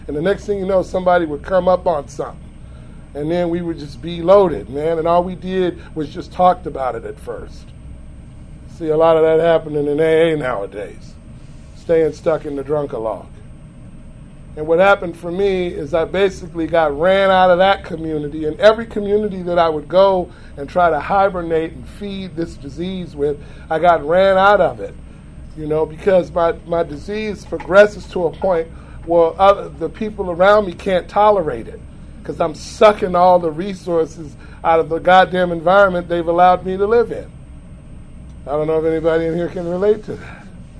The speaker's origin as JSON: {"language": "English", "town": "Los Angeles", "region": "California", "country": "United States", "tie": "born or raised there", "said": "And I had been involved in that community-based program for a long time, growing up in Watts."}